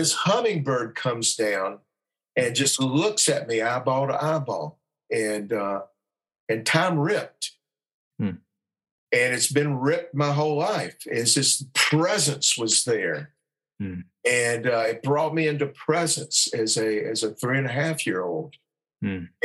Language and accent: English; Brevard, North Carolina, United States; born there; I was born in Brevard, North Carolina, and my dad was.